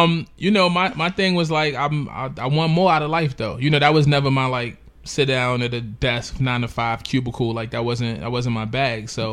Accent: Coney Island, New York, United States; from Coney Island, blah, blah, blah, and I do my thing.

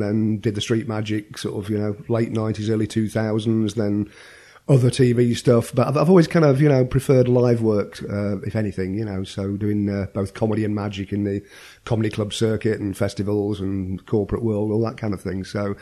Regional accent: Blackpool, North West England, United Kingdom; me growing up in Blackpool in the northwest of England, a kind of tourist resort

